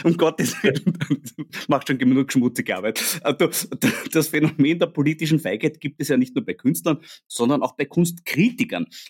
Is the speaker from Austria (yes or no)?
yes; Austria; Man könnte als Österreicher auch neidvoll nach Deutschland blicken